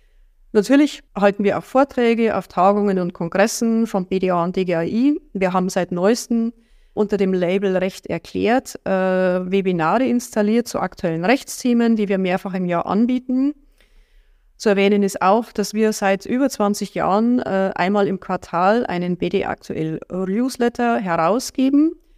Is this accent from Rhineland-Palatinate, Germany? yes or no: no; Bavaria, Germany; born there; ich bin gebürtige Oberbayerin, für den Fall, dass der eine oder andere, der hier der Geschäftsstelle anruft, irgendwie einen fränkischen Dialekt erwarten würde. Den kann ich nicht bieten.